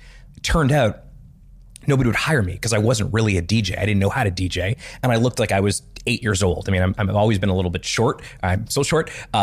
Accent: Montreal, Quebec, Canada; My first, when I was 13 years old, I grew up in Montreal.

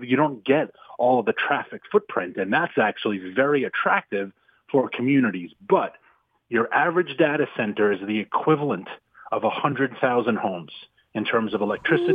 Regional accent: Virginia, United States; My home state of Virginia wants to be the AI capital.

